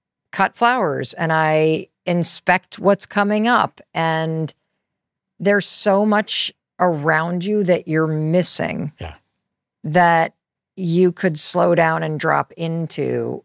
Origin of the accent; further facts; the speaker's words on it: Michigan, United States; I grew up in Western Michigan and tiny town, and I spent so much time laying in my front yard, staring up at the sky.